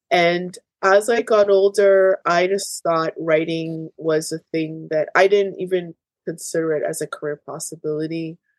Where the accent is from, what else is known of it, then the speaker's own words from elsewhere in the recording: Canada; born there; as my parents immigrated from Jamaica. And I was born here in Canada. I have a love of Jamaican culture, Black history.